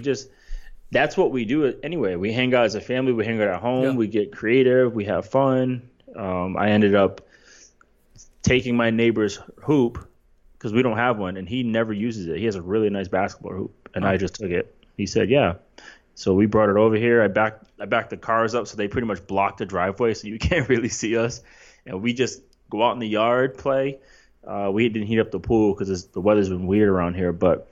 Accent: East Coast, United States; the fact that I grew up on the East Coast. Mm-hmm. So a lot of winter storms, a lot of hurricanes

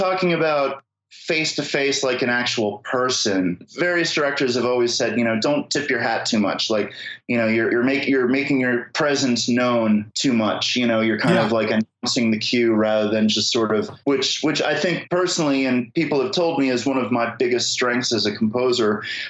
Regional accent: Philadelphia, Pennsylvania, United States; now in Brooklyn, United States; And then, I live in Brooklyn, but I'm from Philadelphia originally.

